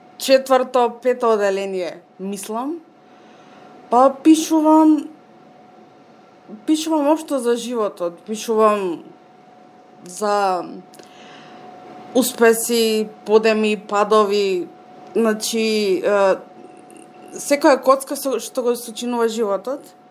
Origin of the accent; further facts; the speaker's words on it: Skopje, North Macedonia; born there; родена сум во Скопје, живеам во Пробишти.